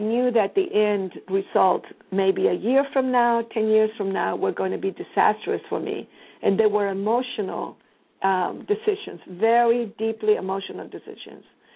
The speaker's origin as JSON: {"language": "English", "country": "Chile", "said": "probably because I'm from Chile and I come from South America"}